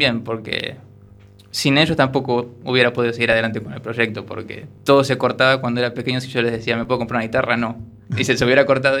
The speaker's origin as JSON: {"language": "Spanish", "country": "Argentina", "said": "tengo 24, como decías antes, soy de Argentina, compatriota de Fede"}